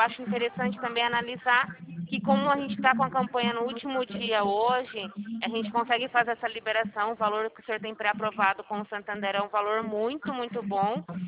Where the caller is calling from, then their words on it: Araçatuba, São Paulo, Brazil; Araçatuba.